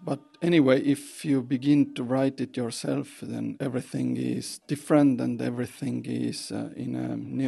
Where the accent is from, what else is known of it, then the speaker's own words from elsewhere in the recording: Estonia; English is a second language; I'm a composer from Estonia.